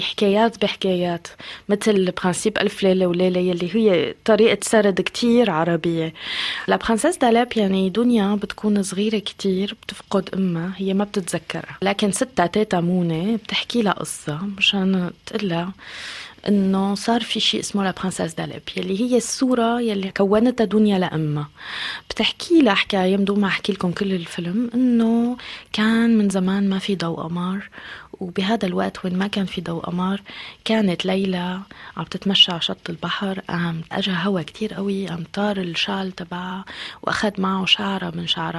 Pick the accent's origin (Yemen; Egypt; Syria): Syria; أنا كبرت بسوريا بصراحة، يعني في أشياء نحكي فيها بسوريا طبعا، يعني من كتير نواحي كانت قاسية